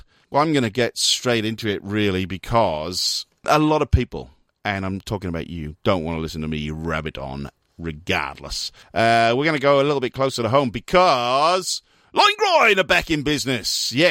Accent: United Kingdom; Oh, God, I'm British. And Holland is a region of the Netherlands. And us Brits grew up referring to the Netherlands just as Holland.

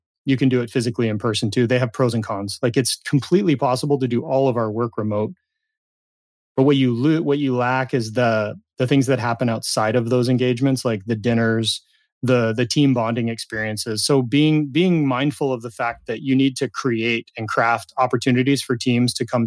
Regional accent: California, United States; It was a dishwasher at a pizza shop in my hometown in Southern California.

